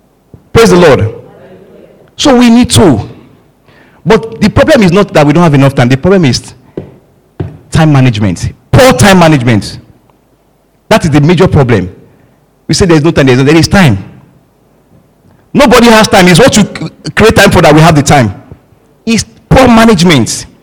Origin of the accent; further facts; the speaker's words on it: Lagos, Nigeria; born there; Though I was born in Lagos, no doubt.